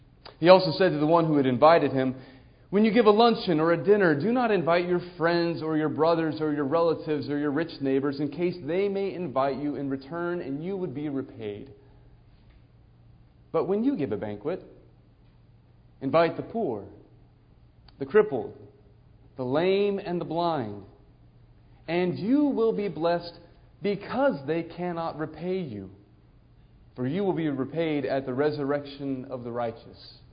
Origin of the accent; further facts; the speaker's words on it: California, United States; And so I just said to them, I'm from California.